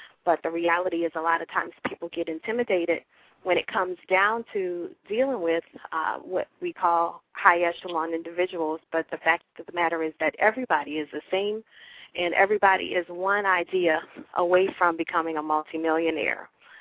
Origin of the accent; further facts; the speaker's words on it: New Orleans, Louisiana, United States; now in Dallas, United States; I'm originally from New Orleans, and I have been living in Dallas here in Texas for the last 5 years.